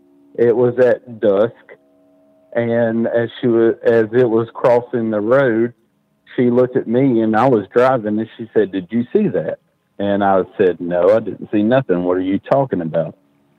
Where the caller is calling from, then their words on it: Marion, North Carolina, United States; I'm calling from Marion, North Carolina.